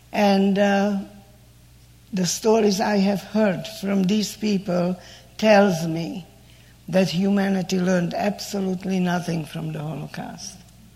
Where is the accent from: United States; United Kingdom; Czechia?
Czechia; I was raised in Czechoslovakia.